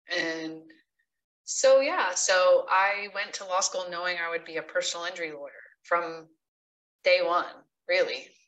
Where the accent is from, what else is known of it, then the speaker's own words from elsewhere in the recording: New York, United States; I grew up in an entrepreneurial family. I'm originally from New York.